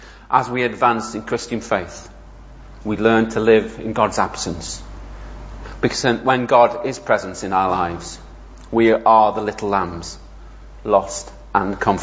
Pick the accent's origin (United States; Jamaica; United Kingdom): United Kingdom; Sheffield, Yorkshire and the Humber; Because where I grew up in Sheffield, long before I was born, there was a schism within the church.